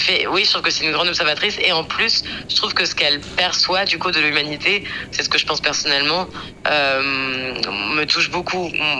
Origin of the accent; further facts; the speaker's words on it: United States; born there; first language English; French is a second language; c'est ma langue maternelle, l'anglais. Je suis née aux États-Unis et j'ai ce fantasme, ce rêve d'y retourner un jour, pas pour vivre, mais pour y travailler.